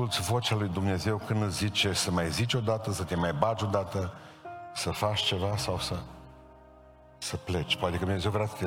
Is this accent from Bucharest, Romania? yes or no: no; Hunedoara, Hunedoara County, Romania; sunt din Hunedoara